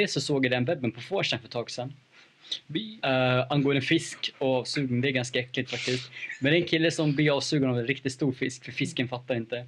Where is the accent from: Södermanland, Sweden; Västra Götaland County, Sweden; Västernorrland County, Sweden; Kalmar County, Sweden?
Södermanland, Sweden; Eskilstuna; Jag kommer från Eskilstuna, så jag kan säga att den är inte värd.